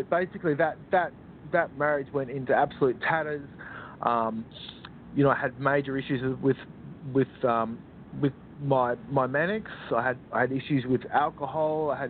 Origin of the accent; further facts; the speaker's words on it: Brisbane, Queensland, Australia; now in Sydney, Australia; so she was from Sydney, but I was from Brisbane, so I had no support network, no family.